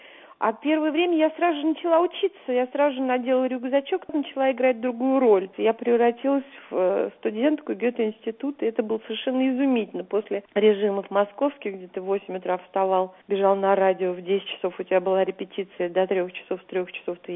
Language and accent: Russian; Moscow, Russia; Я москвичка, мои дедушки, бабушки, прадедушки все родились в Москве.